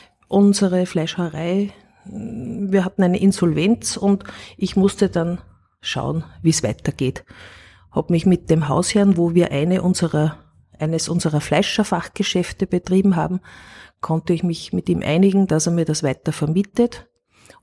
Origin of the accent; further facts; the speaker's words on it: Upper Austria, Austria; ich bin auf einem sehr kleinen Bauernhof aufgewachsen im Mühlviertel